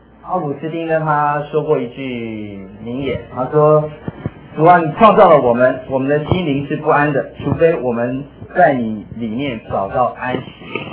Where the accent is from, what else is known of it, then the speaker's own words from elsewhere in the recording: Taiwan; 当我讲到说我是从台湾来的时候呢